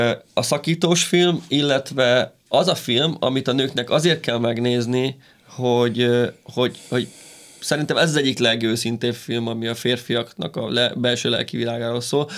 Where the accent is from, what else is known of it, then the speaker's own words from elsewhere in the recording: Zalaegerszeg, Zala, Hungary; ugye Zalaegerszegen nőttem föl